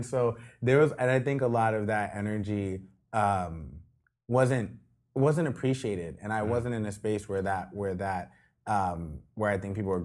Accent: New York, United States; So I was born and raised in New York.

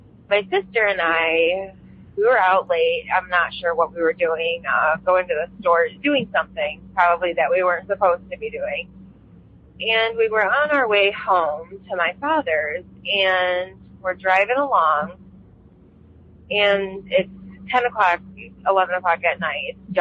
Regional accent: Michigan, United States; I'm from Michigan.

